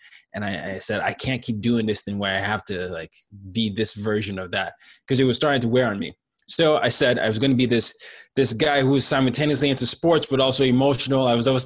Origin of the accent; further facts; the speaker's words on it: Nigeria; So I'm Nigerian, so some of you might recognize from my name, some of you might not, but I was born in Nigeria, and the first 9 years of my life was spent in and out of military dictatorship.